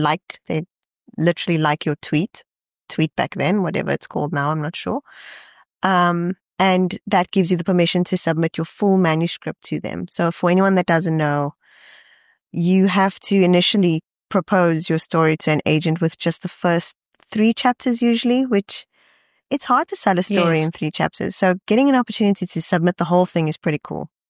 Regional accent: South Africa; And I think as a South African, you do sort of forget that you can send an email. It doesn't matter that they're based across the oceans.

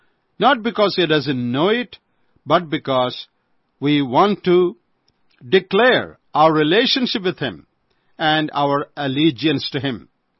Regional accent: Kerala, India; from Kerala, India.

